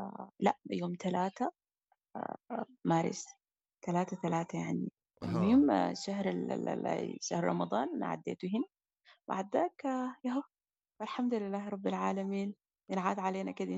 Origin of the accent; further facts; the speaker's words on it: Sudan; إحنا كسودانيين بعد الحرب بالضبط بيجي عندنا الشعور ده ملازمنا يعني. أنا ما أول مرة عيد برا السودان